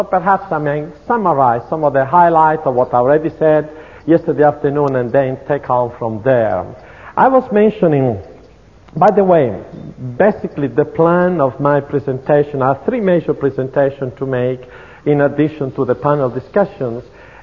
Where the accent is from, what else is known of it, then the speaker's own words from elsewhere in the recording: Rome, Lazio, Italy; accent: Italian; English is a second language; moved away as an adult; now in United States; My children sound Yankee, but I have not overcome my Italian accent yet. And I spent the first 18 years of my life living right under the shadow of the Vatican, a stone's throw from the Vatican wall.